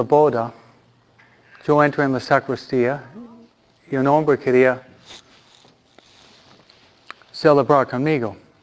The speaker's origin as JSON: {"language": "Spanish", "region": "Michigan", "country": "United States", "tie": "born there", "said": "Yo nací aquí. Ah, no en California, sino nací en Michigan, no Michoacán"}